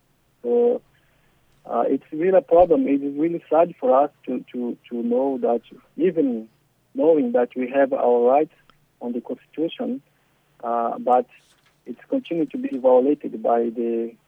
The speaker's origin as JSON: {"language": "English", "country": "Brazil", "second_language": "English", "said": "I come from the Yawanawa tribe. My tribe is based in the Amazon rainforest, border with Peru and Bolivia. So it's really in the Amazon rainforest."}